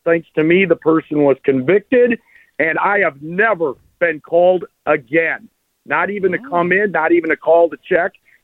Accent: Waunakee, Wisconsin, United States; Oh, it's not Wanakee. That's my hometown.

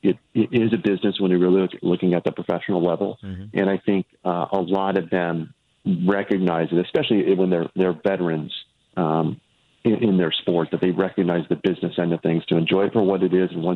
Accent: Midwest, United States; born or raised there

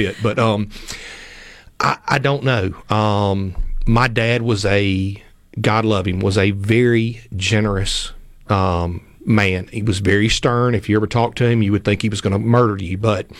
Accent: Clarksdale, Mississippi, United States; now in Oxford, United States; Clarksdale, Mississippi.

